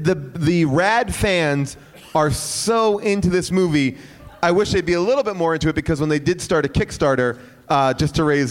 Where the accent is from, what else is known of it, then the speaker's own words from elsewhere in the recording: Bay Shore, New York, United States; I was so excited during that sequence because the two twins are from my hometown.